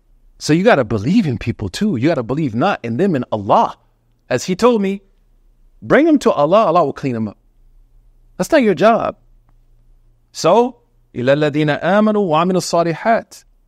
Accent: Oklahoma, United States; I was like, oh, I thought you were from, like, the motherland, or, you know, I'm from Oklahoma. I didn't know a lot of countries back then. I was a young, 16-year-old kid.

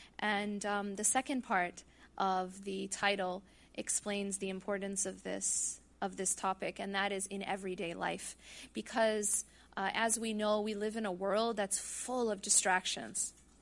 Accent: Wisconsin, United States; now in Raleigh, United States; I grew up in Wisconsin in the Midwest, and yeah, we're okay over there, but the South is pretty warm, mashallah. I live in Raleigh

